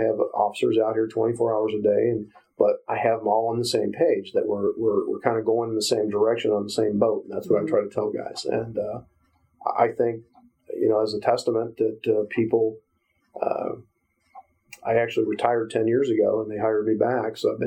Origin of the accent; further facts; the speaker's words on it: Norwalk, Ohio, United States; I was born and raised in Norwalk.